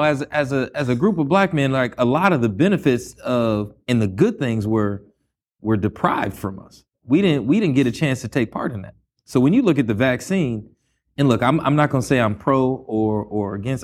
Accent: Los Angeles, California, United States; I grew up here in L.A.

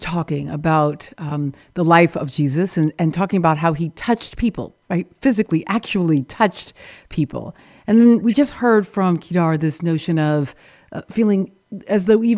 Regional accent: the South, United States; as you know, I'm a Southerner.

